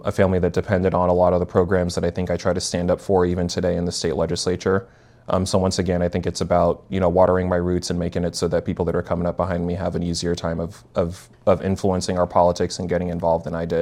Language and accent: English; New York City, New York, United States; born there; I was born in New York City.